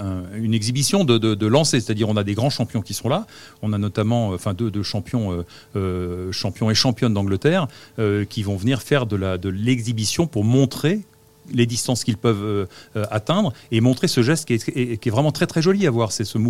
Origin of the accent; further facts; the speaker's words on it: Saumur, Pays de la Loire, France; À chaque fois que je reviens, je rentre chez moi à Saumur, j'arrive, je vois le château, je vois la Loire